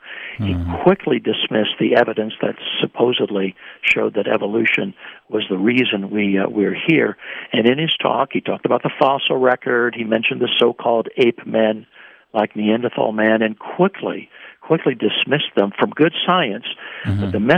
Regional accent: Los Angeles, California, United States; as a young man growing up in the Los Angeles area in the early 1970s, I was a young Christian

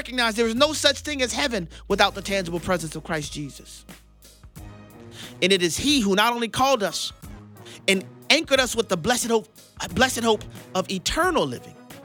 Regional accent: New Orleans, Louisiana, United States; these are my friends from my hometown in New Orleans, Louisiana

